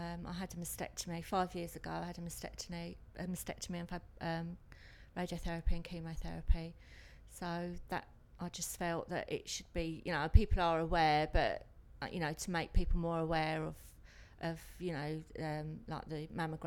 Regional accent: Ramsgate, South East England, United Kingdom; I'm 59 and I'm from Ramsgate in Kent.

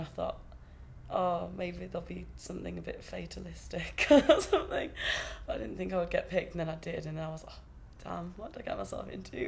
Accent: Bishop Auckland, North East England, United Kingdom; moved away as an adult; now in Glasgow, United Kingdom; I come from Bishop Auckland in Durham, but I've just moved to Glasgow, so that's my home for the next few years, basically.

